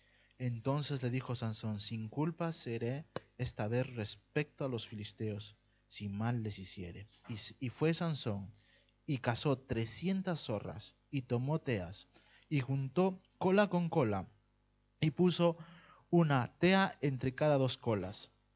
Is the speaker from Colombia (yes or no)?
no; Peru; now in Pamplona, Spain; Yo vengo de, ya muchos saben que yo vengo de Perú, un lugar donde, si conocéis Lima, en Lima nunca ha nevado.